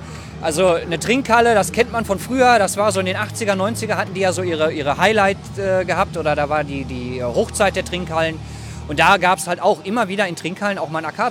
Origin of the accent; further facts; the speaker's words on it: Recklinghausen, North Rhine-Westphalia, Germany; Ich weiß das noch aus meiner Jugend tatsächlich. Also ich komme aus Recklinghausen